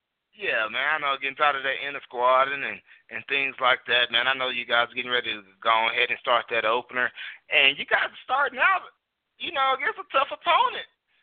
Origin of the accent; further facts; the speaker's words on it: Oklahoma, United States; You know, we're both from Oklahoma, but everybody always